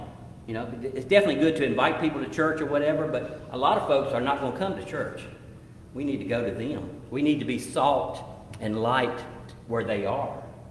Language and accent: English; Prospect Hill, North Carolina, United States; So I grew up in Prospect Hill, which is kind of the corner of Alamance, Orange and Person, not far from Alamance, right there in the corner of Caswell County.